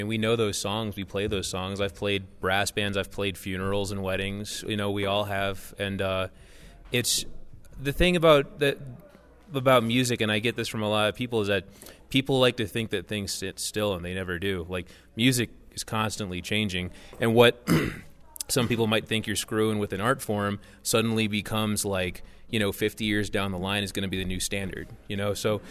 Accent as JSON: {"language": "English", "town": "New Orleans", "region": "Louisiana", "country": "United States", "tie": "born or raised there", "said": "Dane, the drummer, and I, we're both born and raised out there."}